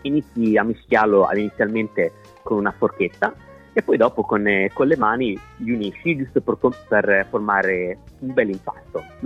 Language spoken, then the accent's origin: Italian; Pesaro, Marche, Italy; Sì, io sono di Pesaro, quindi diciamo Marche alta